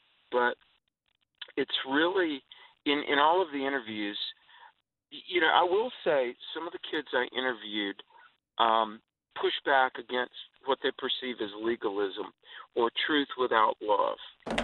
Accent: the South, United States; I grew up in the South where behind all that Southern hospitality, there can be a very repressed environment

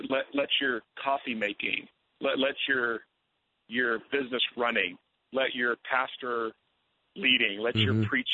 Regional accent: Oklahoma, United States; Yeah, I grew up in Oklahoma, small town outside of Tulsa

